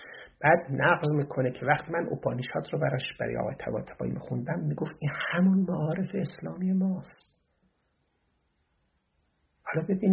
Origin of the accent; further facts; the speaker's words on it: Iran; moved away; این 12 سالم که دور از ایران هستم،